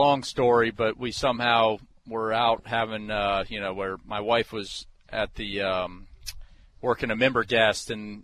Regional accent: Columbus, Ohio, United States; Columbus, Ohio.

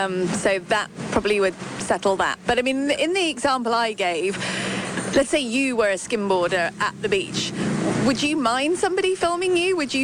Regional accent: United Kingdom; I'm originally from Britain

